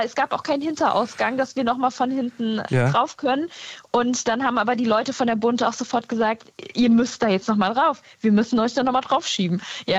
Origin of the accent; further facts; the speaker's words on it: Adenau, Rhineland-Palatinate, Germany; Also wir sind ja wirklich in der Eifel aufgewachsen, in der Kleinstadt. Ich zum Beispiel in Adenau, direkt am Nürburgring.